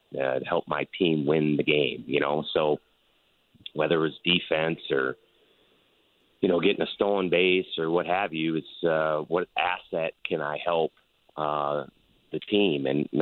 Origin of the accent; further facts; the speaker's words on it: St. Louis, Missouri, United States; Because growing up in St. Louis, WGN was the cornerstone of having something on baseball wise.